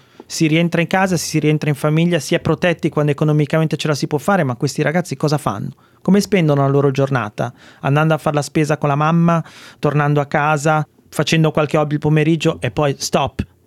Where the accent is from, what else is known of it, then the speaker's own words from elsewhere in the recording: Genoa, Liguria, Italy; da genovese che paga, quindi non sono il genovese tirchio avaro classico